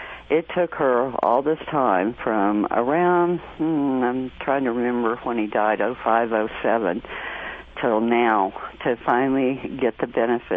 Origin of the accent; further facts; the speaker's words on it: Dallas, Texas, United States; also born or lived in Houston; Yeah, I am Texan. I was born in Dallas, raised Dallas and Houston, and went into the military in San Antonio.